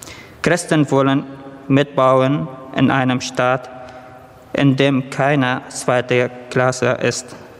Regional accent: Duhok, Kurdistan Region, Iraq; now in Germany; Ich bin in Duhok aufgewachsen, ungefähr 60 Kilometer nördlich von Mosul. Schon damals waren wir als Christenmenschen zweite Klasse.

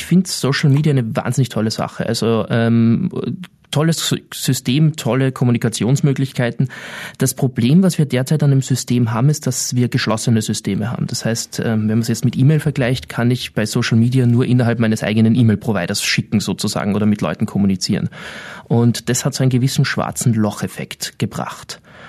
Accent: Austria; da kann man halbwegs stolz sein als Österreicher ausnahmsweise mal

